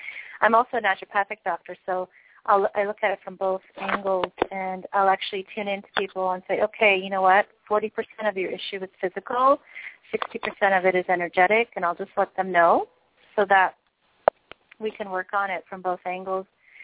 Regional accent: Vancouver, British Columbia, Canada; now in Toronto, Canada; being in Toronto, it's actually been a heavy experience from growing up in Vancouver, relatively speaking.

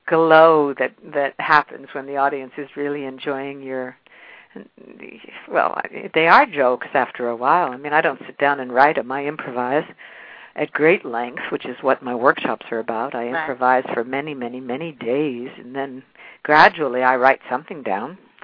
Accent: New York City, New York, United States; New York is my second home. I mean, I was born and raised in New York, and I'm always coming around.

